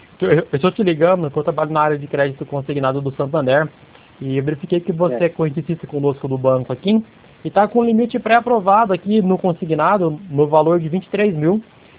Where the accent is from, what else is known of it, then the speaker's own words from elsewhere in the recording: Dracena, São Paulo, Brazil; Eu sou aqui de Dracena.